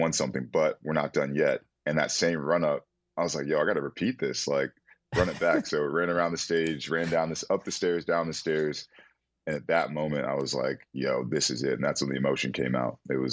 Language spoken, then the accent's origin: English; Atlanta, Georgia, United States; He heard I was from Atlanta and said, yo, like, I got to put on for him right quick.